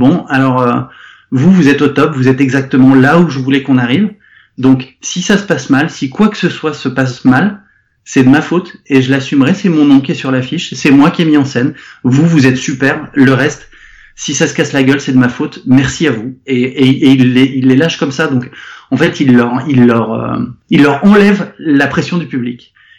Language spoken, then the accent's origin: French; the Alps, France; parce que moi je suis pas du tout de la région, j'ai grandi dans les Alpes